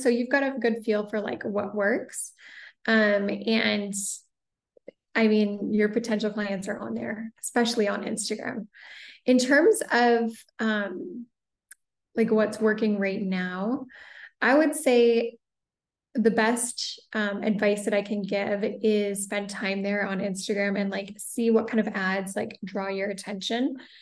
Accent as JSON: {"language": "English", "country": "Canada", "also_born_or_lived": "Ottawa", "lives_now": "Italy", "said": "I'm Canadian. I originally was living in Ottawa. My husband is Italian. So last year we actually moved here to Italy."}